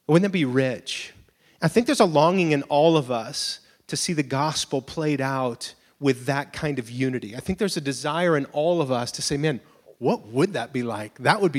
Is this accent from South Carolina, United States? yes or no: no; Clovis, California, United States; And I grew up in Clovis. I went to Dry Creek Elementary, Kasner Junior High, Clovis West High School, and then Fresno State.